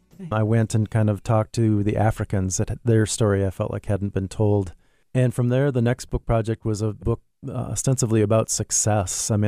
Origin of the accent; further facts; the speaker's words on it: Minnesota, United States; I think it came from growing up in Minnesota and having a cabin in the north part of the state on a lake.